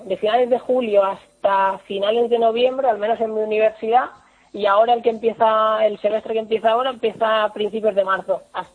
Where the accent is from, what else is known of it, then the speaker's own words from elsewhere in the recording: Barcelona, Catalonia, Spain; now in Chile; aunque sea de Barcelona